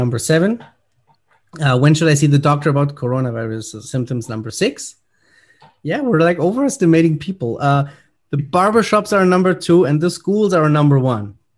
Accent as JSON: {"language": "English", "country": "Germany", "second_language": "English", "said": "as you guys know, I'm from Germany."}